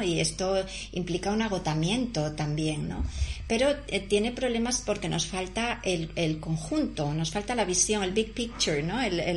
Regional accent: Avilés, Asturias, Spain; aquí en Avilés, en mi generación, yo crecí en Avilés, en el Avilés industrial, donde estaban Sidesa, la gran siderurgia, empresa siderúrgica que tanto contaminó. Yo crecí en un Avilés muy oscuro, muy contaminado.

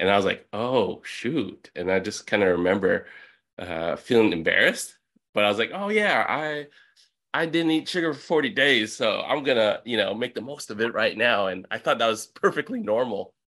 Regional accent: Philippines; I'm a Filipino. I'm the son of immigrants.

